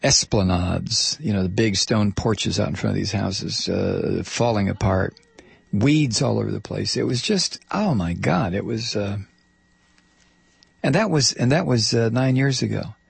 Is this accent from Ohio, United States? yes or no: yes; Toledo, Ohio, United States; When I was a kid growing up in Toledo, Detroit was like